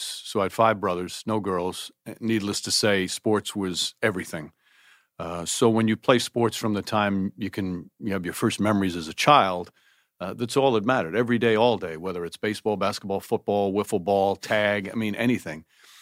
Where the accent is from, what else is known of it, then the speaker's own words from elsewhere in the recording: Yonkers, New York, United States; There's a poster of Walt Frazier that still exists in my parents' house in Yo